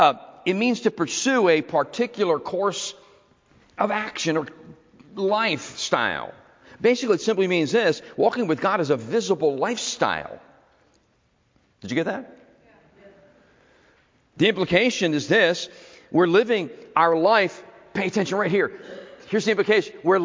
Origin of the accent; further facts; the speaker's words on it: Philadelphia, Pennsylvania, United States; I remember when I was a kid, I grew up in South Philly. And so a lot of my childhood days was walking. You know, everybody lived close to each other.